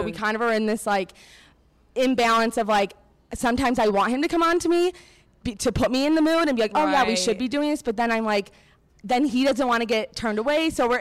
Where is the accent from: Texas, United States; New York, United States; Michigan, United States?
Michigan, United States; now in Chicago, United States; I'm from Michigan originally, but live in Chicago. I'm 23, almost 24.